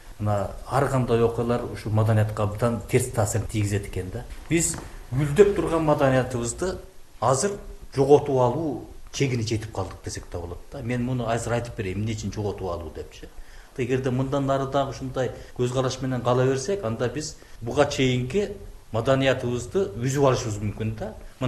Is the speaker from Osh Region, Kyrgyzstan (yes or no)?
yes; Köndük, Osh Region, Kyrgyzstan; born there; Менин туулган жерим Карагылжы районунун Алай кызы ооносундагы Көңдүк деген айыл.